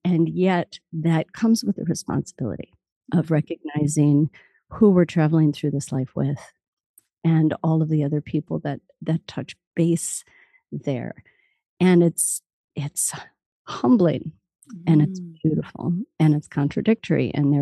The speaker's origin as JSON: {"language": "English", "region": "Minnesota", "country": "United States", "tie": "born there", "said": "I was born here in Bidote, which is the indigenous language here of the Dakota people. Mm. Bidote meaning a confluence. And I actually live literally just a stone's throw from the sacred place of the Dakota people"}